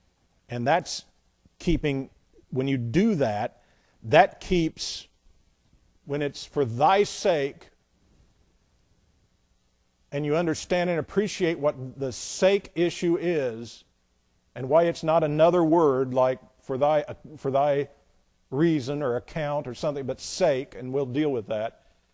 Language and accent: English; Indiana, United States; when I come from Indiana